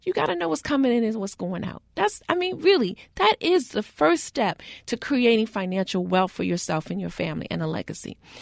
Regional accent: Baltimore, Maryland, United States; I know, I almost slipped because I'm from Baltimore, so I had to check myself

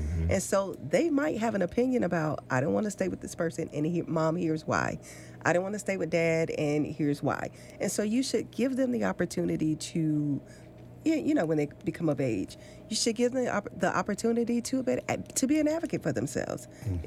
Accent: the South, United States; And I'm from the South, and so it was raised as little girls should be seen, not heard.

